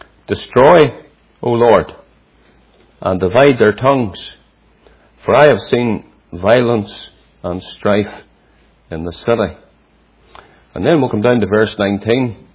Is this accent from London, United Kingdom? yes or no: no; Northern Ireland, United Kingdom; I grew up just outside Belfast in Northern Ireland. I grew up in a Presbyterian church, not the Free Presbyterian Church, what is known locally as the Irish Presbyterian Church, a liberal denomination